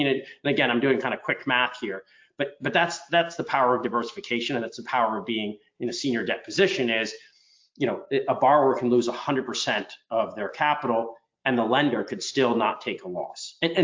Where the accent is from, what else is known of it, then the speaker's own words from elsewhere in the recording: Boston, Massachusetts, United States; So, you know, I'm from the Boston area. I have my own investments here.